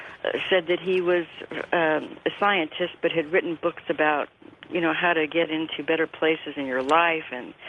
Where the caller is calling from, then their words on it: California, United States; I'm about 3 miles south of San Francisco.